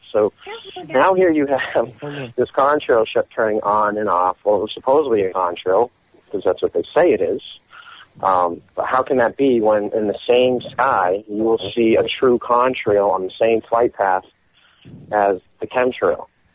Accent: Boston, Massachusetts, United States; I'm from Boston, so, you know, winter is pretty chilly.

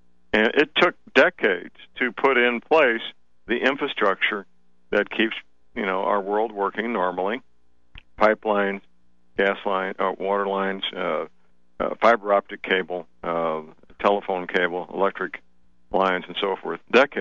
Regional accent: St. Louis, Missouri, United States; I'll go to my hometown, St. Louis, Missouri, because I know it very well.

